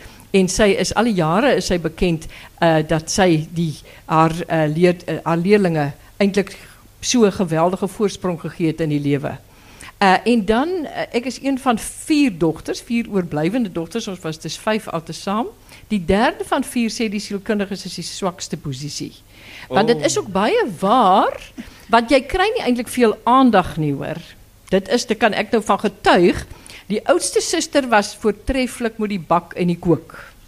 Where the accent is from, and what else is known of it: Graaff-Reinet, Eastern Cape, South Africa